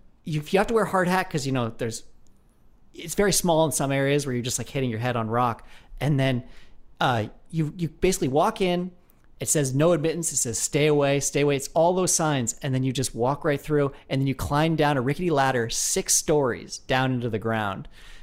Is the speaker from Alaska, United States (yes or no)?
no; Carbondale, Colorado, United States; I grew up in Colorado where there's a lot of mines. The town I grew up in is called Carbondale, which is, gives you a sense of like, what the money was built around there.